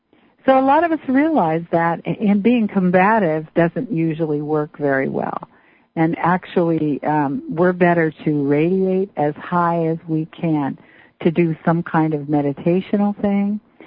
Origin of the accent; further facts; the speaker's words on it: Washington, United States; Jonquil's from Oregon. I'm from Washington.